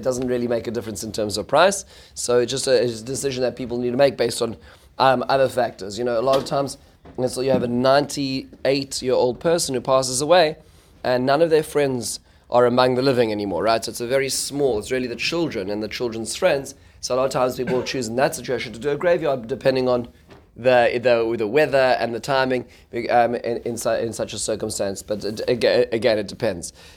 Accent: South Africa; and certainly where I grew up in South Africa as well

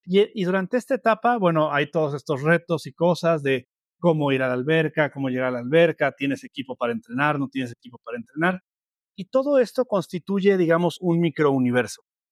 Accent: Mexico; en mi caso yo estoy en México, soy mexicano

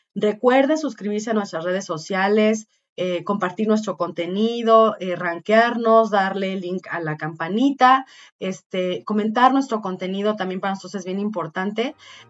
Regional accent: Mexico; Yo creo que es importante que lo sepamos como mexicanos

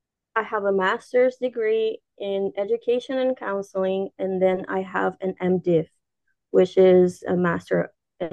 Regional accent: Puerto Rico; I was born and raised in Puerto Rico. So I'm from the Caribbean.

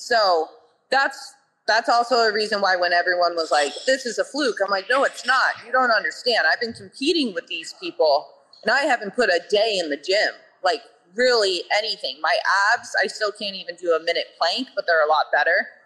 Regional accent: Austin, Texas, United States; And so he knew I was from Austin

